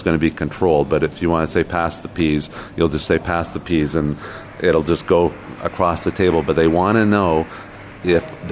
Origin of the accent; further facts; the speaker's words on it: Toronto, Ontario, Canada; I come from Toronto, Canada